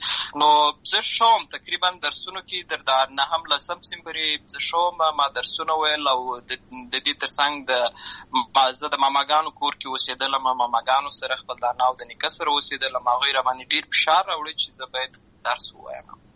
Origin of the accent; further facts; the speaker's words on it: Lashkar Gah, Helmand, Afghanistan; زه په اصل کې د اروزګان ولایت یم، اما زه په هلمند ولایت لشکرګاه کې پیدا شوی یم، همالته لوی سوی یم، همالته مې ښوونځی لوستی ده، همالته مې ټول ژوند مې له هماغه ځای څخه پیل شوی دی، خو په اصل کې زه د اروزګان ولایت څخه.